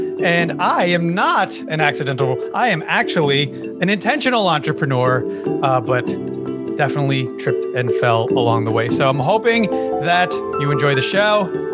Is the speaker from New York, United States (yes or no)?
yes; Yonkers, New York, United States; I definitely born and raised here in the wonderful and beautiful Yonkers, New York, which I like to say was the suburbs.